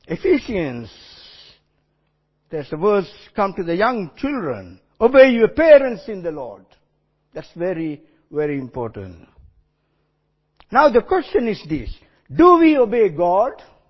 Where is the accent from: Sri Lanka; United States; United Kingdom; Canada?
Sri Lanka; I come from Sri Lanka. In Sri Lanka, if someone is going on the road up and down without knowing where he was going, people will call him nut loose.